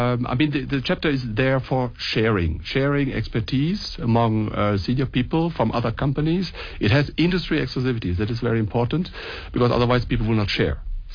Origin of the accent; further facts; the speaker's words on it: Germany; So Germany, I come from Germany, you know, the German automakers